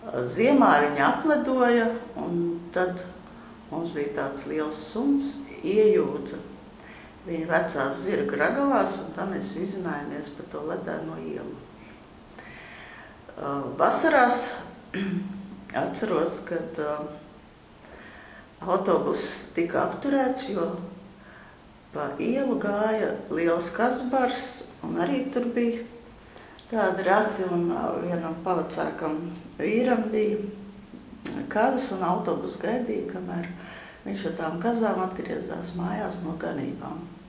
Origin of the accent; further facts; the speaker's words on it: Riga, Latvia; Un tā es tur piedzimu. Līdz 6 gadu vecumam es dzīvoju Āgenskalnā, un tad Rīga man asociējās ar smilšainu pagalmu, bet ļoti daudz ceriņiem, un visu laiku gāja tramvajas gar lokiem.